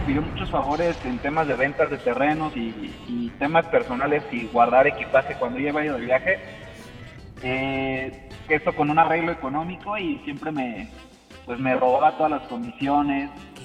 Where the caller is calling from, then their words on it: Guadalajara, Jalisco, Mexico; De Guadalajara, Jalisco, donde los hombres se van.